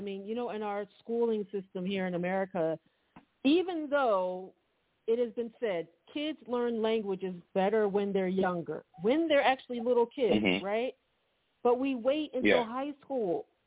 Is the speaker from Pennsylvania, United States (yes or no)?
yes; Philadelphia, Pennsylvania, United States; I'm from Philadelphia